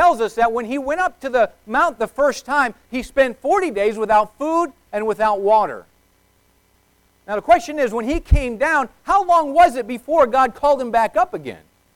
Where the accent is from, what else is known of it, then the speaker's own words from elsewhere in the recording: Tucson, Arizona, United States; Now, I grew up in Tucson, Arizona